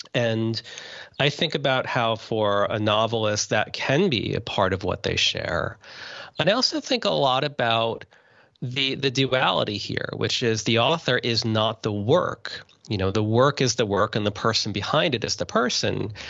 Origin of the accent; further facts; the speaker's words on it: New Jersey, United States; partly because I'm from New Jersey